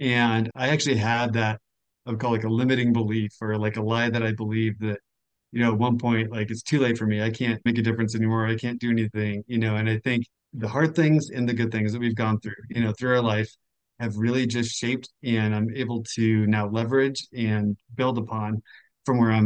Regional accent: Colorado Springs, Colorado, United States; I grew up in Colorado, I grew up in Colorado Springs. I lived in, went to college in Boulder, lived in Golden, Westminster, Parker, all over. Now I'm in Castle Rock

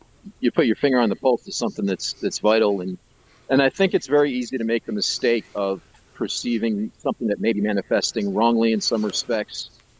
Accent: New York City, New York, United States; I'm sure I've had these kind of things before as a kid growing up in New York City

